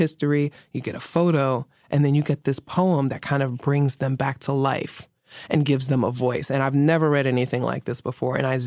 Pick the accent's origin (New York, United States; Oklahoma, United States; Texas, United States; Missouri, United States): New York, United States; Bronx; Because I'm from the Bronx.